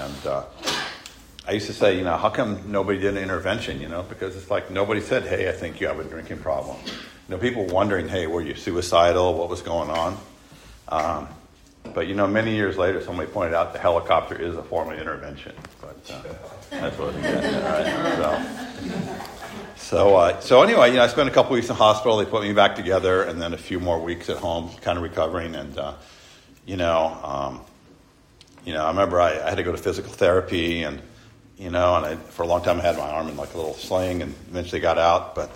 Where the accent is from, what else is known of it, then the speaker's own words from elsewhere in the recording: San Francisco, California, United States; my story starts, I was born in San Francisco. That's where I grew up. I was adopted.